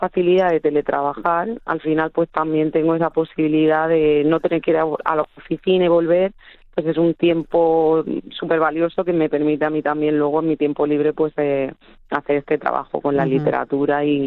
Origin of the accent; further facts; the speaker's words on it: Region of Murcia, Spain; accent: Murcian; aunque obviamente yo me he criado en Murcia y claro, como digo yo, claro, yo fui nacido y criado en la región de Murcia, que por eso digo bonico, bonica, me como la S y bueno, tengo un acentazo del que me siento súper orgullosa